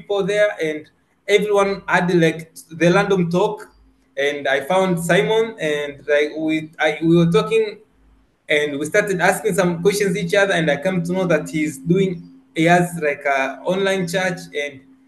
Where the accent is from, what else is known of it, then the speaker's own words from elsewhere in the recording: Tanzania; but I am from Tanzania